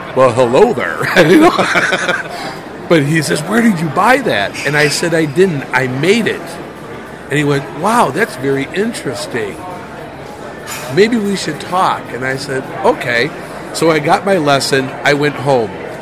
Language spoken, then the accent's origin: English; Mount Prospect, Illinois, United States; also born or lived in Arlington Heights; No, I was born and raised. I was born in Arlington Heights, and I lived in Mount Prospect